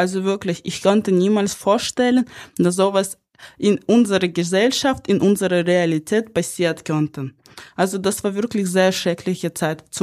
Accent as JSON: {"language": "German", "town": "Kharkiv", "region": "Kharkiv Oblast", "country": "Ukraine", "said": "Ich komme aus Charkiw. Charkiw liegt im Nordosten der Ukraine, nur etwa 30 bis 40 Kilometer südlich der russischen Grenze, also ganz nah."}